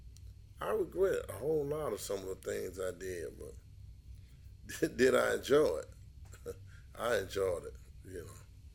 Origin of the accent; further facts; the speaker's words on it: Miami, Florida, United States; born there; I was born in Miami, Florida, and October 29, 1966, I was born in a family, a big family, a loving family, a caring family, a spiritual family.